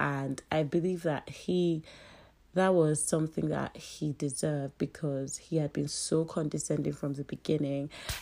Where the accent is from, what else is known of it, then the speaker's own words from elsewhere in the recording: Nigeria; now in United States; I live in America and I'm a Nigerian. I was born here, great, but I live in America and I'm a Nigerian.